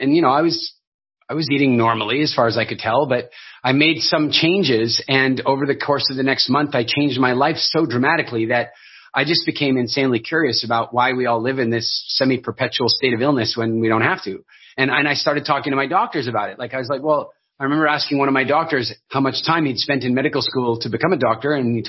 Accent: Pretoria, Gauteng, South Africa; born there; Ek is 'n Afrikaner. You know, I was born in Pretoria. I know I don't sound like it, but … Like I'm about as Afrikaans as you can get from a DNA perspective.

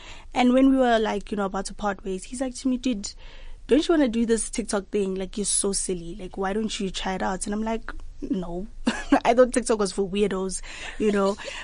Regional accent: Cape Town, Western Cape, South Africa; And I'm from Cape Town, Ekhayelitsha.

